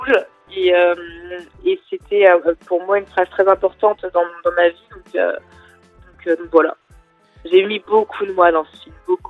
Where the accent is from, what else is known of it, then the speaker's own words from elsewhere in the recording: France; moi je suis en France, j'ai grandi en France, mon père est marocain, donc j'ai la double nationalité. Mmh. Et c'est vrai que j'ai grandi avec finalement deux cultures en moi.